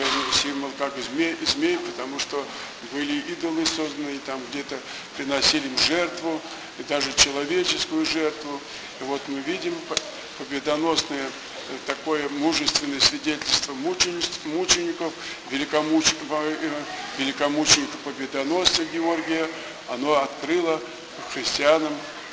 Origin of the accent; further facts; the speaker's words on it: Moscow, Russia; мы с вами москвичи